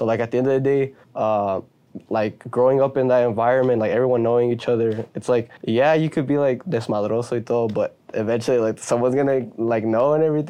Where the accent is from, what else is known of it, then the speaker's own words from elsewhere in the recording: Mexico; also born or lived in Texas, United States; even though I grew up in Mexico and then I grew up in the Valley still has a lot of similarities because we're super close to Mexico.